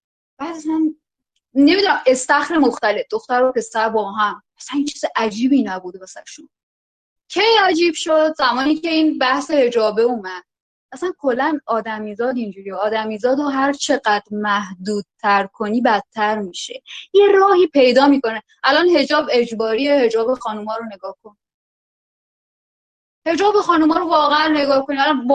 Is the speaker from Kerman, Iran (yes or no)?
no; Abadan, Khuzestan, Iran; born there; now in Shiraz, Iran; من خودم متولد آبادانم ولی خب شیراز زندگی میکنیم.